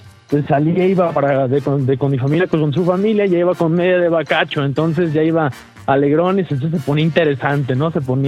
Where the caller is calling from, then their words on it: Tepatitlán, Jalisco, Mexico; De Tepatitlán, Jalisco.